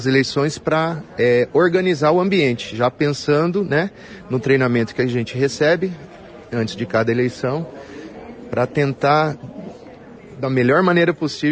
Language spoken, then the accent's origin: Portuguese; Maringá, Paraná, Brazil; quando eu transferi o título de volta aqui para Maringá, minha terra natal